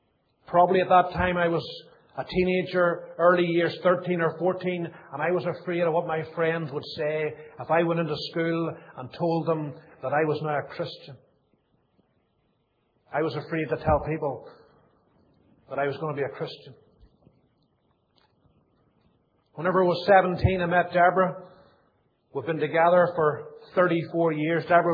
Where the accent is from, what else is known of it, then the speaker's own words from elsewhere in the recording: Banbridge, Northern Ireland, United Kingdom; born there; I was born in Banbridge in July 1961. If you're any good at maths, you'll work out quite quickly that I'm 51. I was born in Banbridge Hospital on the 20th of July 1961.